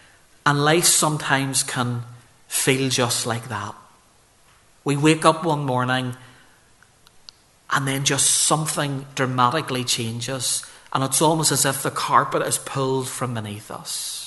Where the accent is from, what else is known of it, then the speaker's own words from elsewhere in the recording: Belfast, Northern Ireland, United Kingdom; I grew up with Christopher in First Ballymacarra Church